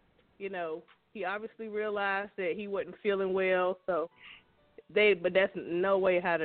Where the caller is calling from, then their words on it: Lithia Springs, Georgia, United States; I'm calling from Lithia Springs.